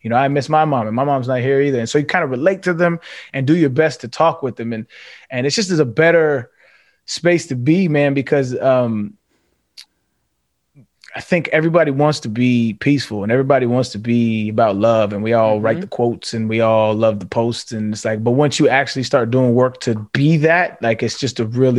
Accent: United States; Like he's just dealt with an entirely different circumstance than I grew up with in America.

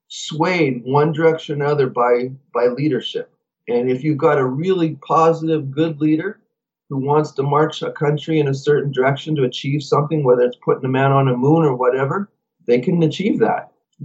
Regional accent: Canada; and they'd say, well, where did you guys come from? We say, we're from Canada.

